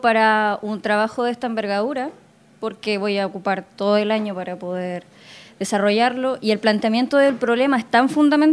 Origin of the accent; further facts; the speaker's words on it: Puerto Montt, Los Lagos, Chile; Yo soy de acá, de Puerto Montt.